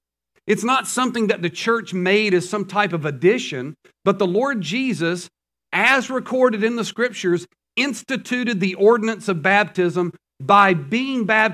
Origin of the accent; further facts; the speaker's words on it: the South, United States; I'd grown up in the South. I'm a Southern boy, growing up in the South, loved the South.